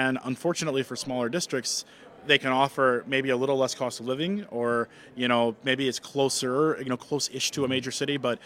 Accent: Wisconsin, United States; My hometown of Kidat has really invested in their portion of their tech ed space

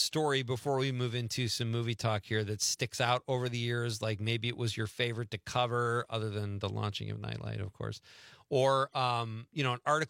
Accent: Marinette, Wisconsin, United States; Chris, I did an interview recently at my hometown paper in Marinette.

